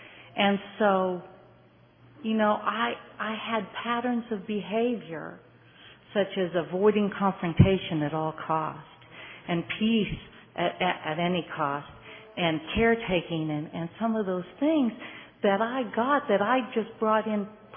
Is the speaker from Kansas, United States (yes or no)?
yes; Wichita, Kansas, United States; And I'm from Wichita, Kansas. My home group is the First Tradition Group in Wichita